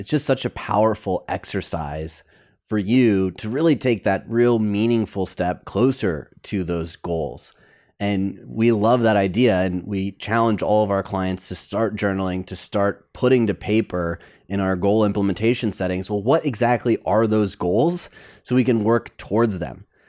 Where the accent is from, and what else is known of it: Michigan, United States; born or raised there